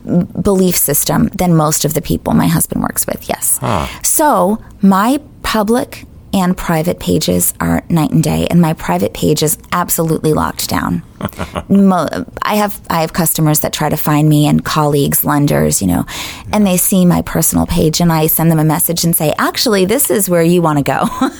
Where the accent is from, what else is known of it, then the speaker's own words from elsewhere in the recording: Massachusetts, United States; I am. I'm from Massachusetts.